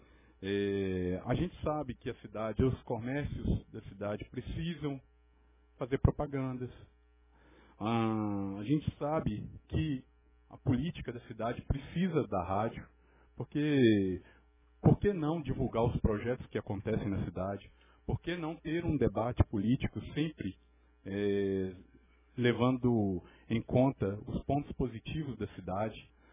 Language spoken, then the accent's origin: Portuguese; Belo Horizonte, Minas Gerais, Brazil; now in Jaci, Brazil; Meus pais são daqui da cidade de Jaci. Eu sou natural de Belo Horizonte. E mais exatamente tem 2 anos que eu estou em Jaci, residindo em Jaci.